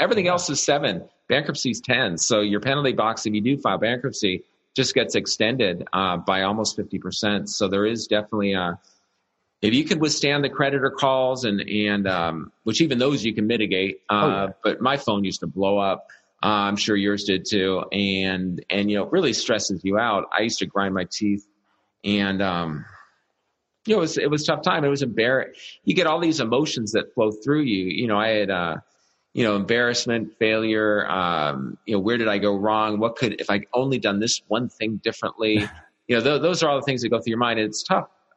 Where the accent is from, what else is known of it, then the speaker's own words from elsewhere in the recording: California, United States; And I was from California, didn't even really know what an ice storm is.